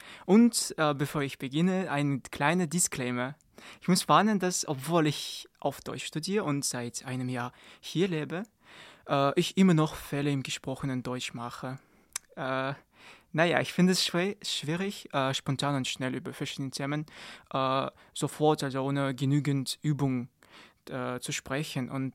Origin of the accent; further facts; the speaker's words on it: Kazakhstan; now in Jena, Germany; Ich komme aus Kasachstan und ich studiere gerade BWL in Uni Jena seit etwa einem Jahr.